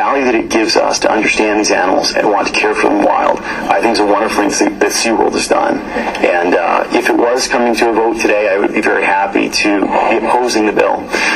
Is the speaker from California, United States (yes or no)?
yes; San Diego, California, United States; I grew up in San Diego.